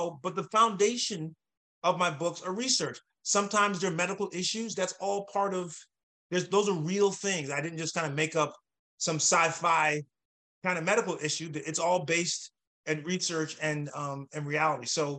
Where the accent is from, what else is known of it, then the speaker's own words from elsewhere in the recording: New York, United States; And I love New York, I'm a New Yorker